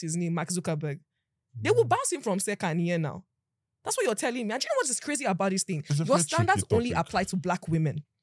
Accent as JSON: {"language": "English", "country": "Nigeria", "said": "But me as a Nigerian woman, let me wear ripped jeans and you're sending me from your establishment."}